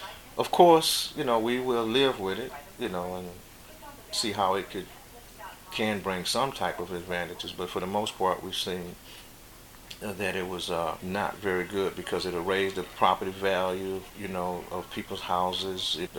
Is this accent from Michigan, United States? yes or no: no; Dallas, Texas, United States; now in Houston, United States; I'm originally from Dallas. I went to University of Houston and Texas Southern University, so that's how I end up making this my home. And I've been in this community about 35 years.